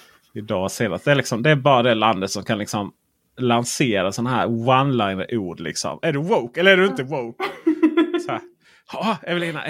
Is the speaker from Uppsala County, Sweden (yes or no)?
no; Blekinge, Sweden; Men fan, jag är från Blekinge.